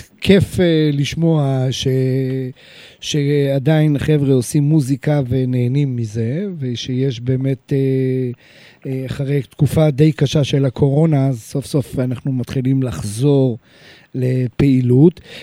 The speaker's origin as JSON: {"language": "Hebrew", "town": "Beersheba", "region": "Southern District", "country": "Israel", "moved": "yes", "said": "אני גם באר שבעי בעברי."}